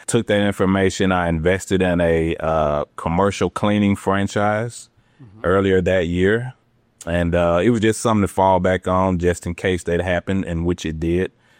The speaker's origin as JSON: {"language": "English", "town": "Memphis", "region": "Tennessee", "country": "United States", "tie": "born or raised there", "said": "I grew up in Memphis, Tennessee. I'm still in Memphis, Tennessee. I don't think I ever plan on leaving."}